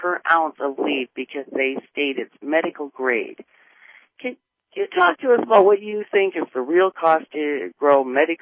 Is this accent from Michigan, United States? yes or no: yes; Michigan, United States; You were the first to tell me about it, even though I'm from Michigan.